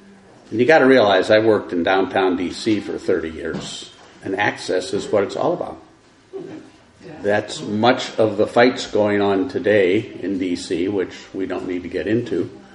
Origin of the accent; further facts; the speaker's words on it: Chicago, Illinois, United States; back in my home state. I was born on the south side of Chicago, but I've pretty well gotten over it.